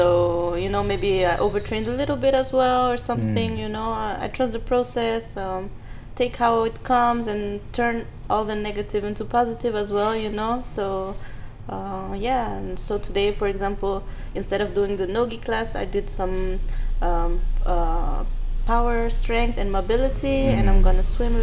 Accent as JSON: {"language": "English", "country": "Netherlands", "tie": "born or raised there", "said": "because I didn't learn with my mom growing up in the Netherlands."}